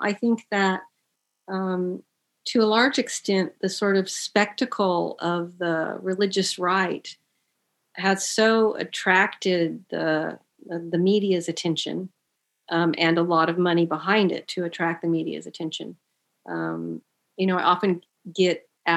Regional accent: Oklahoma, United States; And then growing up in Oklahoma, it's definitely runs through my larger extended family as well.

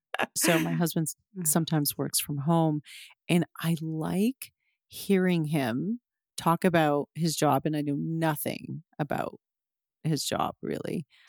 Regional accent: Canada; I'm Canadian

